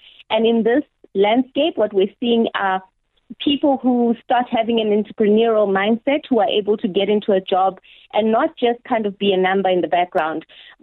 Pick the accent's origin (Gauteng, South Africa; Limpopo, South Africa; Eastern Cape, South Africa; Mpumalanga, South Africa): Limpopo, South Africa; So, yeah, I'm a girl from Limpopo, right?